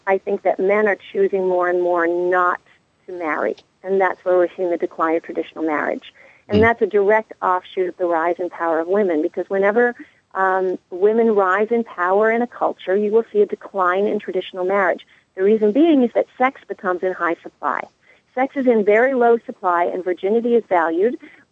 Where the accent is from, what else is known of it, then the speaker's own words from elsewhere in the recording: Canada; The same thing happens in the north. I'm Canadian.